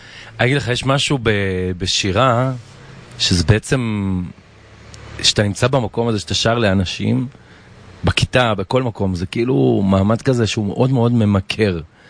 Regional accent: Bnei Brak, Tel Aviv District, Israel; אני למשל גדלתי בבני ברק, אז אני כאילו, זיכרונות ילדות שלי מבני ברק

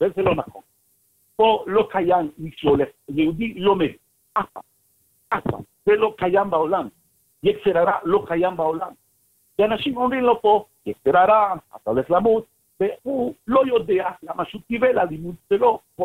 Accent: El Salvador; Hebrew is a second language; now in Israel; אני באתי מאל סלבדור, עולה חדש מאל סלבדור, מבנגב.

